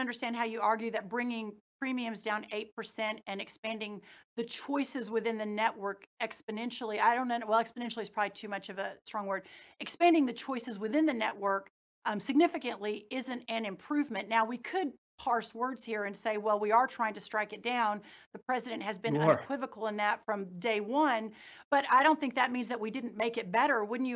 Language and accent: English; Texas, United States; But growing up in Texas, living in Texas, I think the idea that there may be a blue wave rolling through Texas is very, very hard to even imagine.